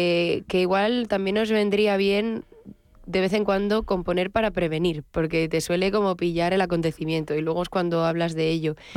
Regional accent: Navalmoral de la Mata, Extremadura, Spain; moved away as an adult; now in Madrid, Spain; Yo soy hija adoptada de Madrid. Desde los 18 años viviendo en Madrid. Es que ya me cuesta, pero vamos, yo soy extremeña, soy de un pueblo de Cáceres, de Navalmoral Moral de la Mata.

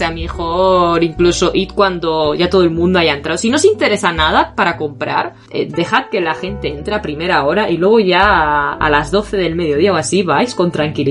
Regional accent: Spain; now in Japan; quizás es que yo vengo de España

